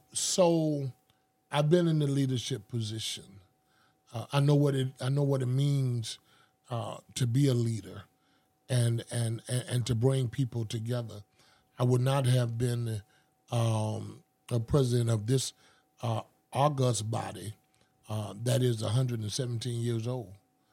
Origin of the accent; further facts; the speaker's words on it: the South, United States; I think it came from the fact that I grew up in the South